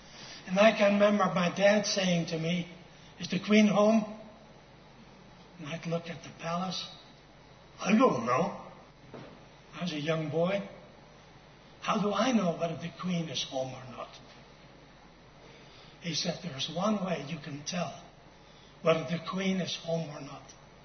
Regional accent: Netherlands; English is a second language; As a boy growing up in the Netherlands, my parents took my sister and me, regularly, by the way, to a place called Soestdijk.

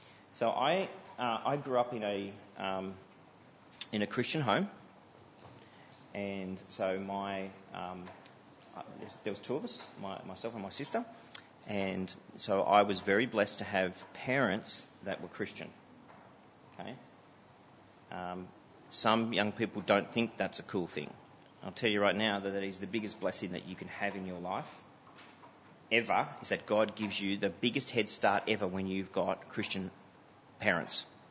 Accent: Sydney, New South Wales, Australia; growing up in a Christian home meant we went to church, and I grew up in Sydney.

